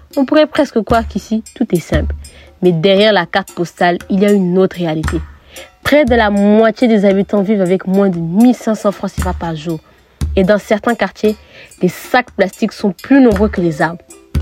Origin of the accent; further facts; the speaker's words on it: Grand-Bassam, Comoé, Côte d’Ivoire; J'ai grandi à Abidjan, précisément à Grand Bassam. Mais après avoir terminé mes études à l'étranger, j'ai décidé de revenir en Côte d'Ivoire.